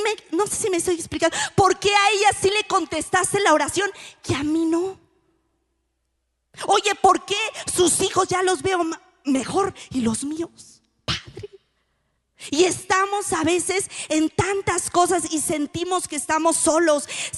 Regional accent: Oaxaca, Mexico; como buen oaxaqueño ha sido al andador turístico

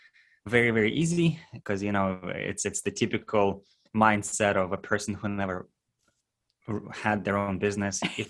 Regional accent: Houston, Texas, United States; Well, I am from Houston, Texas. This is where our air quotes headquarters are.

